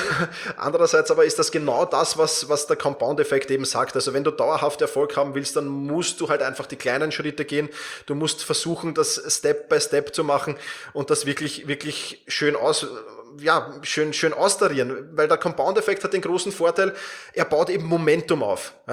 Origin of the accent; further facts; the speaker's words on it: Vienna, Austria; Also wir kommen zwar beide aus Wien, aber wir kannten uns vorher nicht.